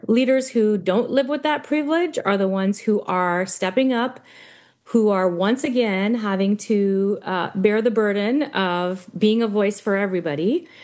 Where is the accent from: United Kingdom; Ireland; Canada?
Canada; moved away as an adult; now in United States; so I'm Canadian and I moved to the US 4 years ago. I only got my US citizenship of April of this year.